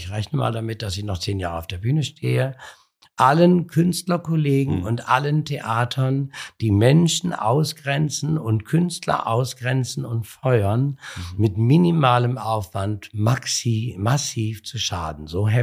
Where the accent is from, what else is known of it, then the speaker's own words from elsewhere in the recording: Hamburg, Germany; Ich komme aus Hamburg, ich fahre ja nicht in dieses Kaff, um noch was hier zu lassen.